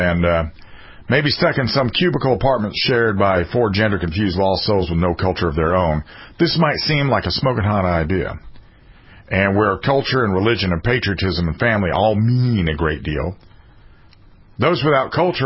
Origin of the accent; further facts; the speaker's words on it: South Carolina, United States; I'm from South Carolina, so I know what a redneck is.